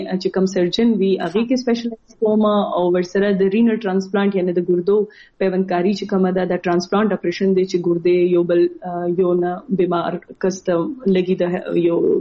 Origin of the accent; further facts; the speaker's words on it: Bannu, Khyber Pakhtunkhwa, Pakistan; زما تعلق خیبر پختونخوا نه دی او په خیبر پختونخوا کې د بنو نه دی. زما بابا والد صاحب چې کوم دی هغه د بنو نه تعلق لري. زما مور سایډ د دیر نه دی.